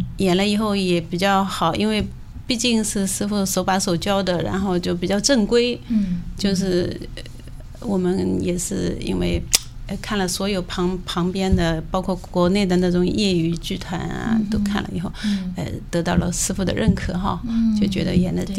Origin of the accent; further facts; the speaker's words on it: Shaoxing, Zhejiang, China; now in Vancouver, Canada; 那我就是绍兴人，